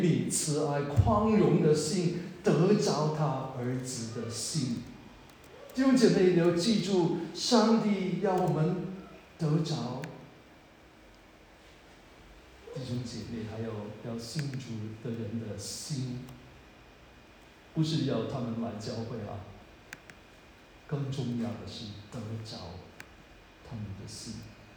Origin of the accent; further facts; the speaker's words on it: China; 他没有好像我们中国人抓得很紧啊，不放手